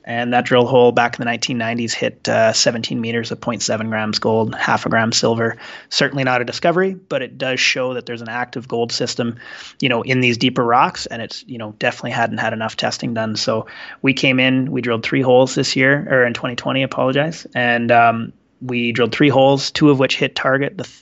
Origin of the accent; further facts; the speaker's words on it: Canada; Sure, I've kind of been all over the place, to be honest. I'm Canadian originally.